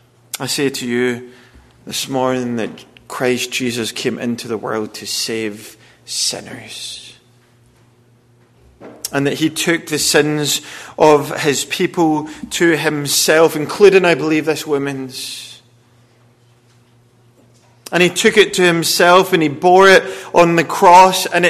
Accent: Wales, United Kingdom; We are Welsh, we have our own equivalent, I guess, of a redneck.

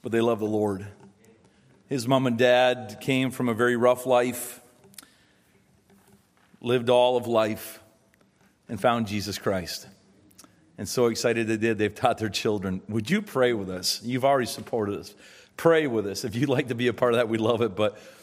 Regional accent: Canada; I'm Canadian. I'm pretty Canadian. I'm not a typical Canadian today, but I was a very typical Canadian then.

